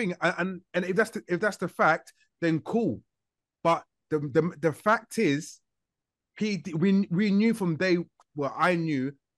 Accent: United Kingdom; No, but because I'm British, right?

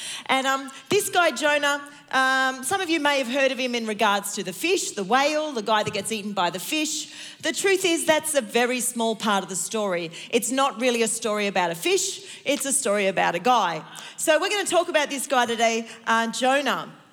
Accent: Sydney, New South Wales, Australia; That's how you know I'm from Sydney, because I just said sloppy joe.

